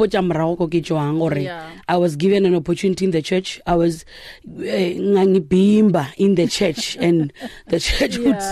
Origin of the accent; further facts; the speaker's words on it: Mokopane, Limpopo, South Africa; Until we had this competition in my hometown, Komkopane … other big choirs. I think I was only 12, if not 13, because I was still in primary.